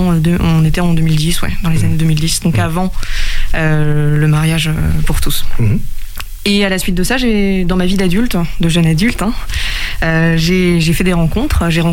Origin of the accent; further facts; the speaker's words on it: Angers, Pays de la Loire, France; j'ai 26 ans et je suis angevine, j'ai grandi à Angers. Je viens d'une famille chrétienne, hein, catholique